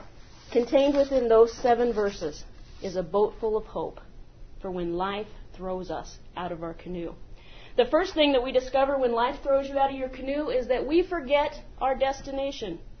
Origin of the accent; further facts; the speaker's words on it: Marion, Indiana, United States; born there; also born or lived in Muskogee, Oklahoma; I was born in Marion, Indiana